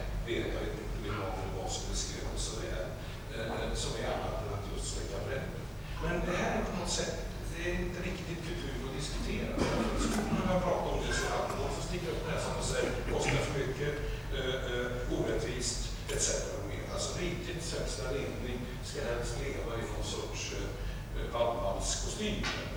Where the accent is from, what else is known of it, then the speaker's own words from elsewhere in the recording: Trollhättan, Västra Götaland County, Sweden; när jag växte upp så min hemstad Trollhättan så fanns det liksom raggare och mods